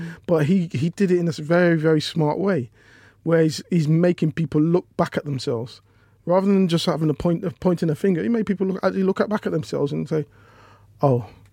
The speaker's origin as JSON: {"language": "English", "town": "Leicester", "region": "East Midlands", "country": "United Kingdom", "said": "I'm from Leicester"}